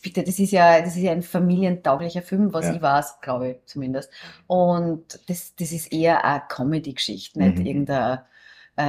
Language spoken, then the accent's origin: German; Upper Austria, Austria; ich komme aus Oberösterreich.